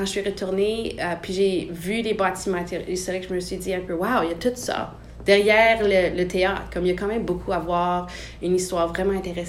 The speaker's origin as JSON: {"language": "French", "town": "Perkinsfield", "region": "Ontario", "country": "Canada", "said": "je viens ici du coin, je suis de Perkinsfield."}